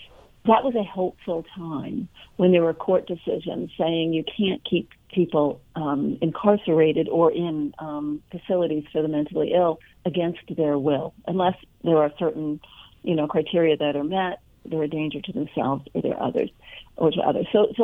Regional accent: Staten Island, New York, United States; And I come from Staten Island. It's where I began my investigative reporting career.

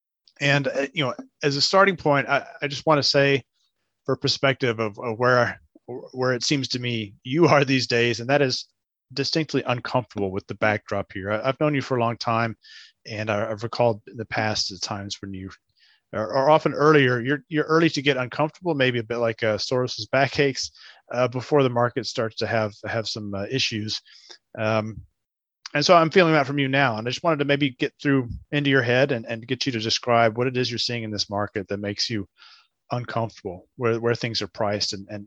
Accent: Houston, Texas, United States; I'm from Houston, Texas.

